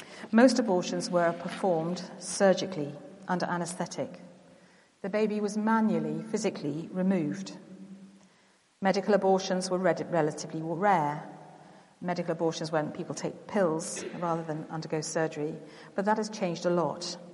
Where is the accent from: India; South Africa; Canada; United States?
South Africa; I grew up in South Africa